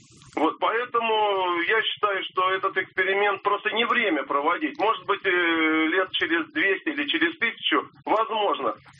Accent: Moscow, Russia; я из Москвы

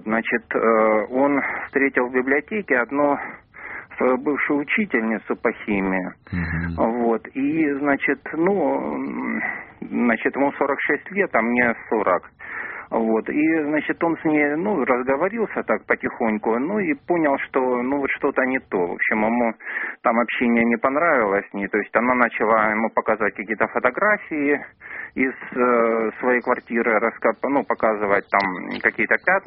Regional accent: Rostov-on-Don, Rostov Oblast, Russia; я из Ростова-на-Дону.

